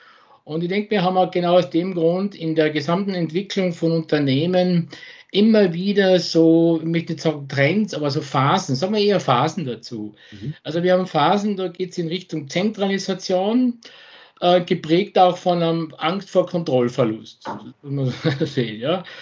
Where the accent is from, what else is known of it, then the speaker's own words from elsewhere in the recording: England, United Kingdom; German is a second language; Als Engländerin, wir verwenden da oft gern das Wort Stretch